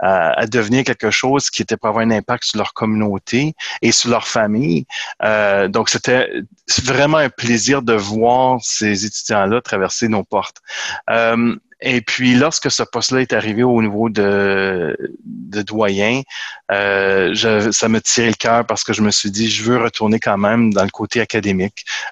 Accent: Sudbury, Ontario, Canada; Je suis originaire de la région de Sudbury.

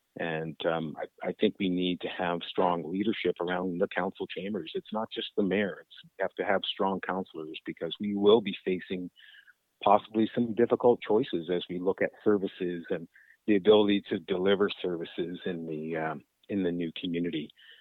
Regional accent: Sackville, New Brunswick, Canada; also born or lived in Fredericton; I was born and raised here in Sackville. After college, spent about 5-6 years in the Fredericton area, came back to Sackville

